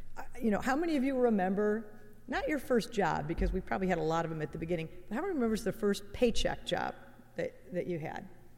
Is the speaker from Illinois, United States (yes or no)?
yes; Barrington, Illinois, United States; So being from the Midwest, I'm not from Indy, I'm from a Chicago suburb called Barrington in the northwest suburbs of Illinois, but I think we have something in common is that in that we're Midwesterners.